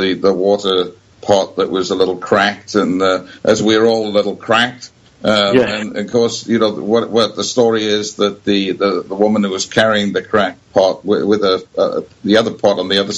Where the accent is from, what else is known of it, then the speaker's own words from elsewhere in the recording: United Kingdom; I'm a British guy